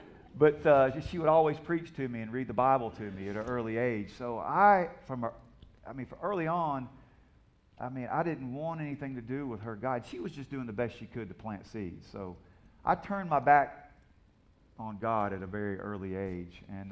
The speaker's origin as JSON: {"language": "English", "town": "Huntsville", "region": "Alabama", "country": "United States", "tie": "born or raised there", "said": "You know, I was raised here in Huntsville, Alabama, and I had a great family."}